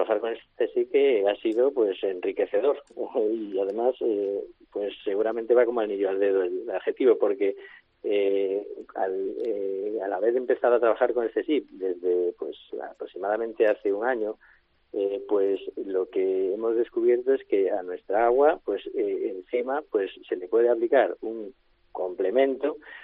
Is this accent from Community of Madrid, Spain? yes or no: no; Galicia, Spain; los vinos de Valdeorras, en este caso es mi tierra, de la zona de Valdeorras en Galicia